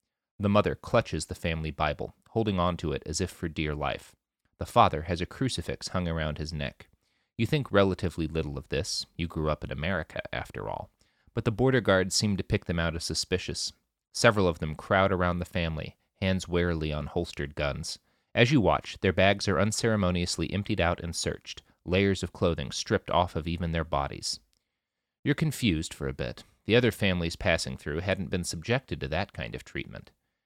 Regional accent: Texas, United States; When I first started traveling and people would find out that I came from Texas, many of them would ask if I owned guns, which I did and do.

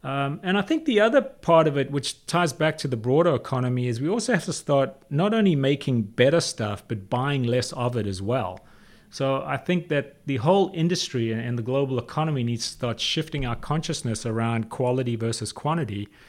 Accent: South Africa; I grew up in South Africa. When I was a kid in the 60s, surfing had a terrible reputation.

